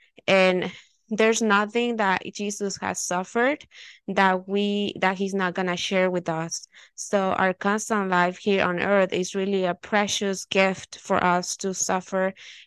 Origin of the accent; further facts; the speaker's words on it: Arizona, United States